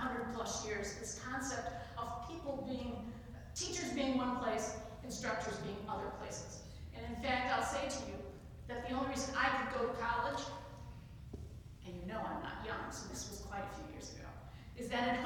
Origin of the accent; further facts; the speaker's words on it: California, United States; I'm just from California.